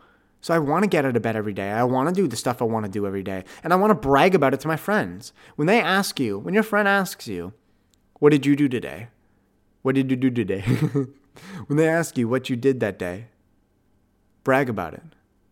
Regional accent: Ottawa, Ontario, Canada; Ottawa, my hometown. That's insane. Our city, home city.

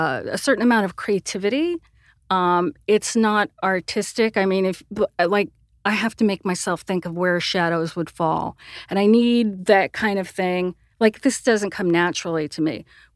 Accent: Sierra Vista, Arizona, United States; I grew up in a tiny podunk town of Sierra Vista, Arizona. It's a really pretty place.

